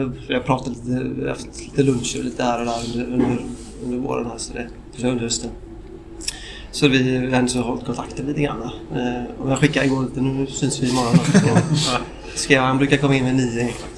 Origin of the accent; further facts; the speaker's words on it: Lerum, Västra Götaland County, Sweden; jag är från Lerum och uppväxt typ i stan